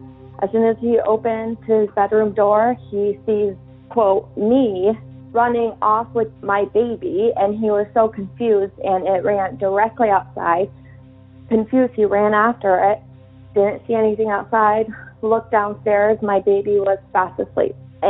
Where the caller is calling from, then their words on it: New Hampshire, United States; I'm calling from New Hampshire.